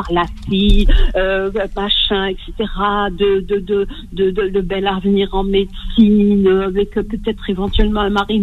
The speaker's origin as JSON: {"language": "French", "town": "Algiers", "region": "Algiers Province", "country": "Algeria", "tie": "born there", "said": "au départ, moi, je suis née à la Casbah d'Alger, hein, qu'on a quitté pendant la guerre."}